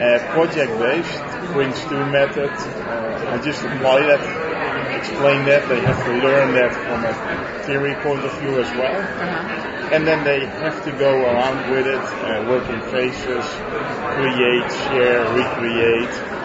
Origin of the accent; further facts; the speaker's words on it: Netherlands; Yeah, well, I'm from the Netherlands